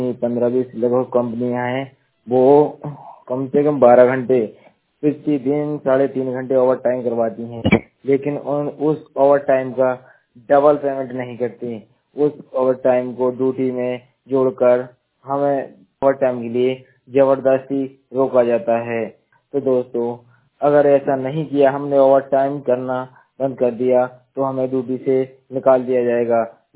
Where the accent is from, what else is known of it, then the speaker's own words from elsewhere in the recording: Pichhore, Madhya Pradesh, India; now in Haridwar, India; ग्रामगिरी तहसील पिछोरी जिला शिवपुरी मध्य प्रदेश का रहने वाला हूँ, लेकिन फिलहाल मैं हरिद्वार उत्तराखंड में काम कर रहा हूँ।